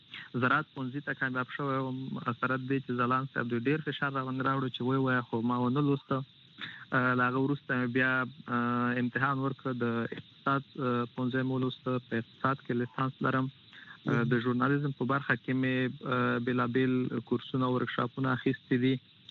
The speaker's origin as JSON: {"language": "Pashto", "region": "Nangarhar", "country": "Afghanistan", "also_born_or_lived": "Kabul", "said": "موږ د ننګرهار ولایت یو"}